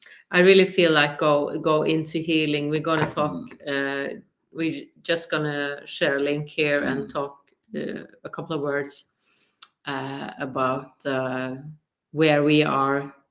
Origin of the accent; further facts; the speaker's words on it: Norway; English is a second language; You know, I'm from Norway, so I don't have all the words in English.